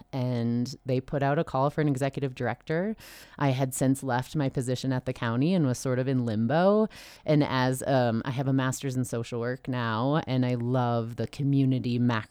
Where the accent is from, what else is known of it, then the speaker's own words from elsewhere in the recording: Wisconsin, United States; I grew up in Wisconsin, right on the border of Minnesota, ended up at school at the University of Minnesota Duluth.